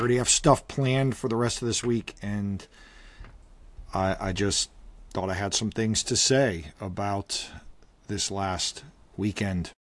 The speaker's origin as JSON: {"language": "English", "region": "Florida", "country": "United States", "said": "And I'm from South Florida, and I love so much of the culture I grew up around."}